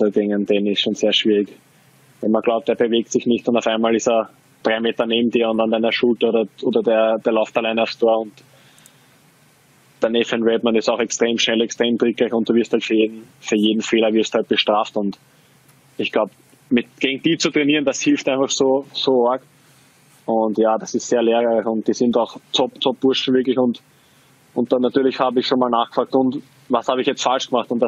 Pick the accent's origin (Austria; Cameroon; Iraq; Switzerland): Austria; Also ich drücke natürlich jetzt als Österreicher den Linzer die Daumen